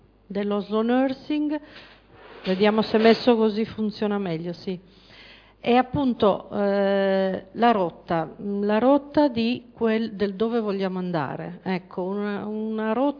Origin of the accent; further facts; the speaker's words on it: Monza, Lombardy, Italy; vengo da Monza